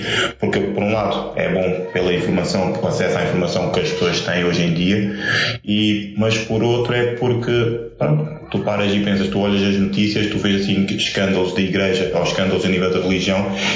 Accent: Lisbon, Portugal; also born or lived in Coimbra; Eu nasci em Coimbra, em 1984, 36 anos, e foi lá que eu fiz uma boa parte da minha infância. Fiz até aos meus 6 anos e de lá vim para Lisboa, na Reboleira, e depois mudei para a Bobadela, onde fiquei até aos meus 29 anos.

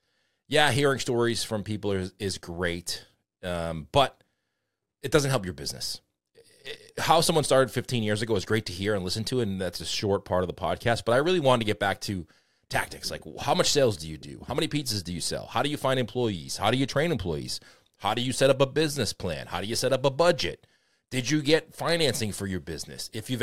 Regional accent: Boston, Massachusetts, United States; I'm from Boston, so.

